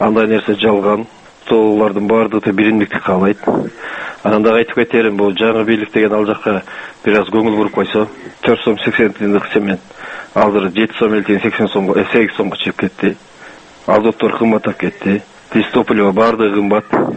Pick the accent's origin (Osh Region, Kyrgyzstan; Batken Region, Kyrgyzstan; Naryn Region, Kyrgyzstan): Osh Region, Kyrgyzstan; Osh; Мен өзүм Оштон келдим, эки күн болду келгениме.